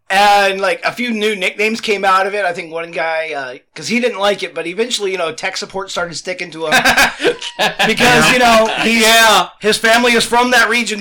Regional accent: Seattle, Washington, United States; When I was down in South Seattle, about just 98.

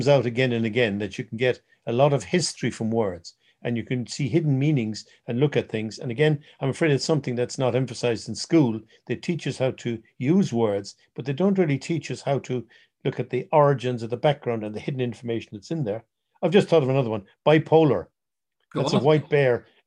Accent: Ireland; And of course, being Irish, there are very few Irish words in the English language.

